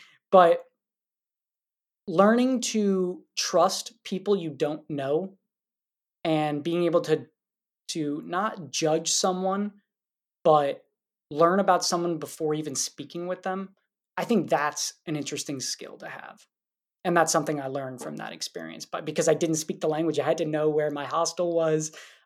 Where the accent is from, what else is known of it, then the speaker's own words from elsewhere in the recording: New York, United States; now in Baltimore, United States; personal relationships that I had had just from growing up in New York.